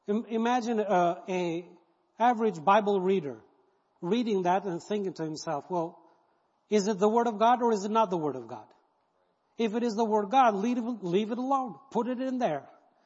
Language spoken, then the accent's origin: English; Albania; I grew up under communism in Albania. And I was 15 when it fell